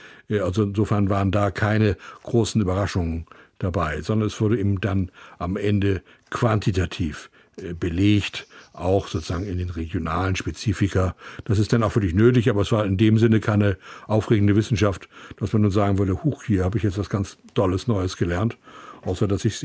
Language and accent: German; Wiek, Germany; Ich komme ja aus Wiek. Und in Wiek sprach man eben Hochdeutsch. Dummerweise. Meine älteren Brüder, die aus Mecklenburg geflüchtet sind, die sprachen das wunderbarste platt. Aber mir ist das nicht vermittelt worden, leider.